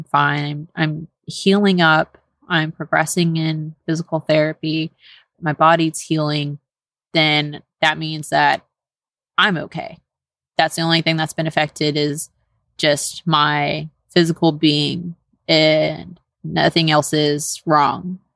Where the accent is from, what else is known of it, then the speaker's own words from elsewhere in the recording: Houston, Texas, United States; But since I'm from the Houston area and that's where my family is, just kind of made more sense just to add on that little extra time to take me to Houston so that I could receive treatment there.